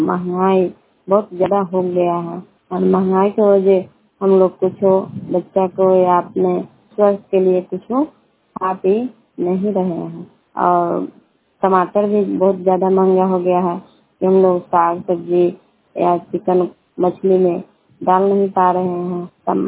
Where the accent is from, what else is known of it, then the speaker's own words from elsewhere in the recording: Bihar, India; और मकेर प्रखंड के रहने वाली हूँ। घर है मेरा नंदन कैसे का।